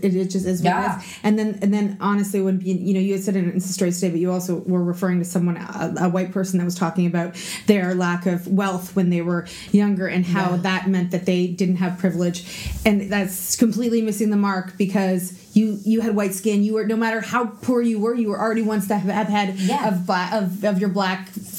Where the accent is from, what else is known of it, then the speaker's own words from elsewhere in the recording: Canada; So, listen, we're Canadian